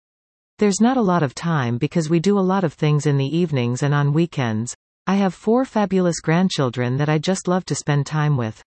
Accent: Mississauga, Ontario, Canada; I grew up in Mississauga.

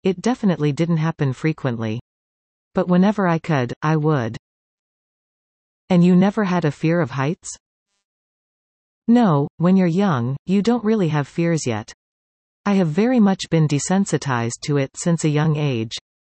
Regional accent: Campbell River, British Columbia, Canada; now in Squamish, Canada; No, I was born and raised in Campbell River on Vancouver Island. I moved to Squamish in 2011.

